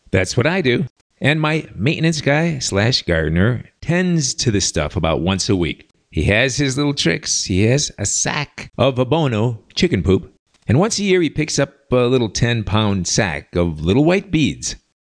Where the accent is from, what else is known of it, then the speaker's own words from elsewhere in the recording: Chicago, Illinois, United States; Come on, I'm from Chicago, so I had to talk to the guy.